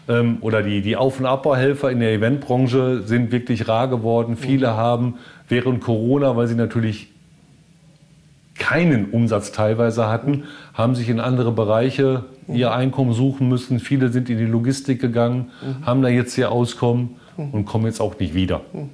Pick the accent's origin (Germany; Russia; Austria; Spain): Germany; Bochum, North Rhine-Westphalia; now in Glücksburg, Germany; noch einen Zwischenstopp in Bochum, meiner alten Heimat, einlegen und dann morgen wieder nach Glücksburg an die Ostsee fahren.